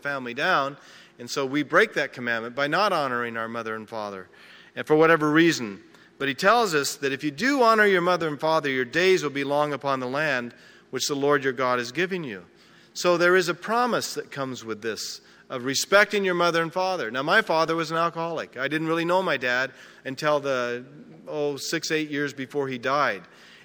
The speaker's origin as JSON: {"language": "English", "town": "Portland", "region": "Oregon", "country": "United States", "tie": "born or raised there", "said": "And I grew up in Portland. And we didn't know anybody in Portland"}